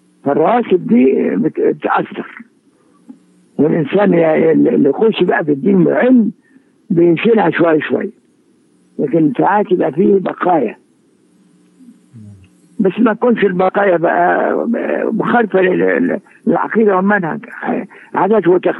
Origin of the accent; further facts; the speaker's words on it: Egypt; لأن الرواش دي بتبقى عند الناس كلها حتى عندنا في مصر هنا